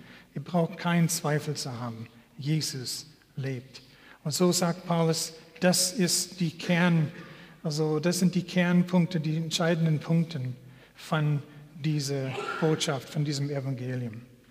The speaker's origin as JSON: {"language": "German", "country": "Canada", "second_language": "German", "said": "Ich bin Kanadier und ich denke, ich verstehe diese deutsche Formulierung."}